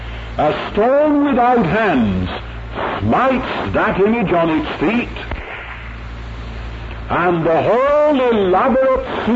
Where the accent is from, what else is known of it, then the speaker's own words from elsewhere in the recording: United Kingdom; We're a queer stock, you know, we British.